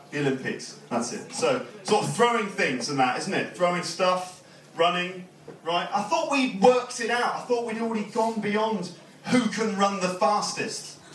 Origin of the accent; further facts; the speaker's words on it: London, United Kingdom; born there; I was born in London.